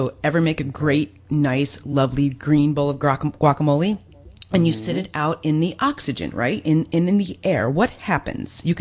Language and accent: English; Michigan, United States; also born or lived in Ohio / West Virginia; I should say Midwest, because I was born in Ohio, moved to Michigan, or actually moved to West Virginia. I tried to forget about that time. No, I'm kidding. West Virginia is beautiful, but then up into Michigan for my sort of middle school and high school